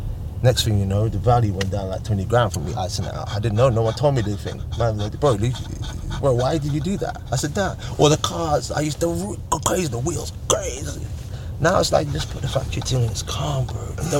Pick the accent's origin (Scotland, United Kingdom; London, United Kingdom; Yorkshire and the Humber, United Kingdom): Scotland, United Kingdom; Edinburgh; I put it back to growing up in the Holyrood council estate and understanding the value of things and being able to just have that humble beginnings